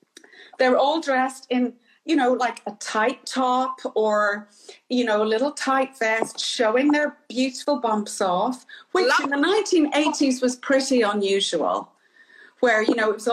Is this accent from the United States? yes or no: no; Ireland; now in London, United Kingdom; So as, you know, as an Irish woman in London in the 1980s, I was exposed to meeting women from the Caribbean, African women, Japanese women